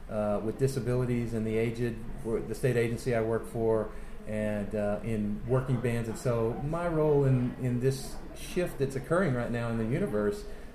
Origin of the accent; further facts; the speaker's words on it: Austin, Texas, United States; Yeah, I was born in Austin.